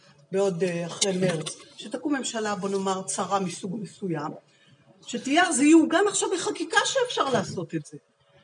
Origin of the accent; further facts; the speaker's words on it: Bnei Brak, Tel Aviv District, Israel; אני בתור ילדה בבני ברק גדלתי, כל שנות ילדותי ונערותי עברו עליה בבני ברק